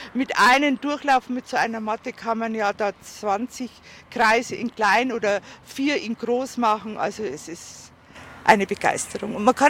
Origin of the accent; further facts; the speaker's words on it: Bavaria, Germany; Also ich bin aus der Oberpfalz, da geht das alles schneller.